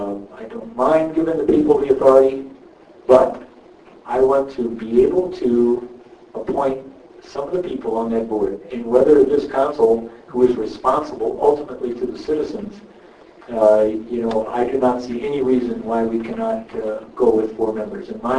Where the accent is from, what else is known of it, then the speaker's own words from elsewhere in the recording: Ireland; I guess I'm Irish, I get